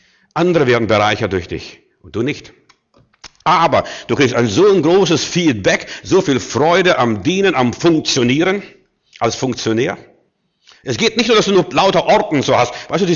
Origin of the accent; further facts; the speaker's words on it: East Germany, Germany; ich komme ja aus dem Osten